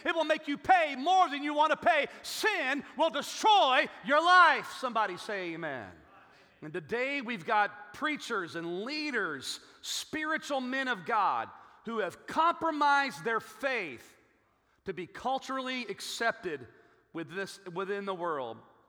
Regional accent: Chicago, Illinois, United States; some of my very, very best friends growing up in Chicago, they were of the black race.

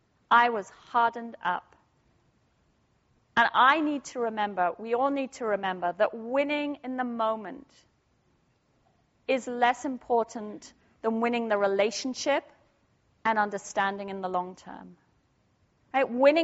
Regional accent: England, United Kingdom; I'm English, I'm a woman, I'm educated, I don't get angry.

